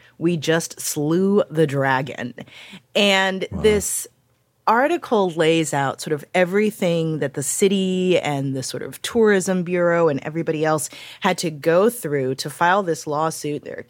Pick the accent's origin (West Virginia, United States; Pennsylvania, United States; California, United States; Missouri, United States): Missouri, United States; St. Louis; now in Washington, United States; Now, I do live in D.C. now, but as I may have mentioned once or twice, I am actually from St. Louis.